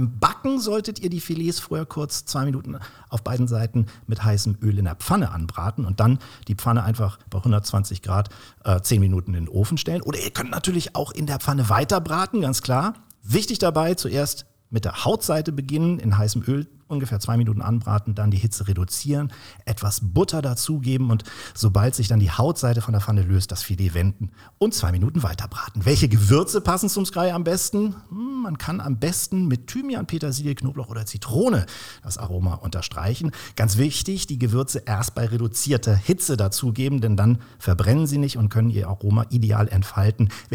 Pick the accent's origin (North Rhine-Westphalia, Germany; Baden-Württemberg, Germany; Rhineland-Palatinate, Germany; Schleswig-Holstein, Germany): Schleswig-Holstein, Germany; Kiel; also born or lived in Swabia; Und nach 12 Jahren Schwabenland bin ich auch wieder in meiner Heimat in Kiel gelandet.